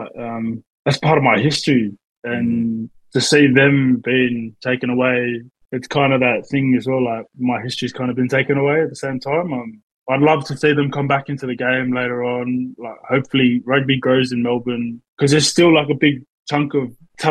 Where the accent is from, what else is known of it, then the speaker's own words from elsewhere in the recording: Tonga; Yeah, I'm from Fasi and Nomuka.